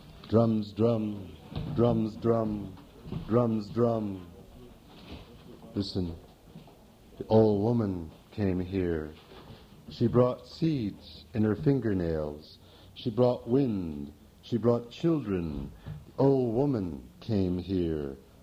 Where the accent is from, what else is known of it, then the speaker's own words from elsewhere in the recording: New York, United States; now in Brooklyn, United States; No, I live in Brooklyn. I'm from northern New York State. I was born on the edge of the St. Lawrence River and raised there. I'm adopted Brooklynite.